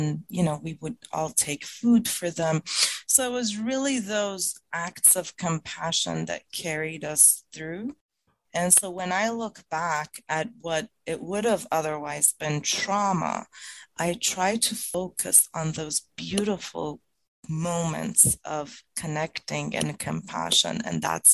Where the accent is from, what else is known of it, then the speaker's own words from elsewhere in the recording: Iran; I grew up in Iran I was born a year after the revolution in Iran that happened.